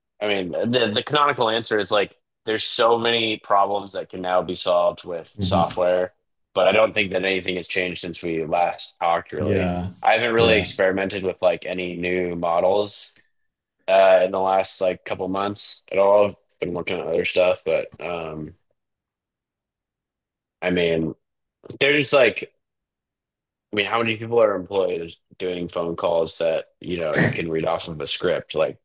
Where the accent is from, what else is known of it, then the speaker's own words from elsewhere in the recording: Seattle, Washington, United States; I'm from Seattle originally.